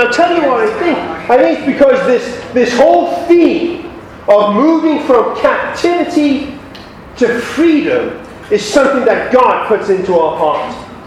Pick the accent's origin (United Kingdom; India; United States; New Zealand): United Kingdom; England; So I'm from England, as I guess most of you know